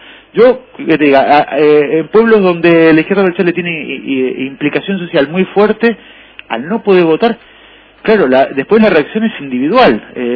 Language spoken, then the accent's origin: Spanish; Argentina; Yo soy argentino, yo estoy contando desde aquí, de pie de calle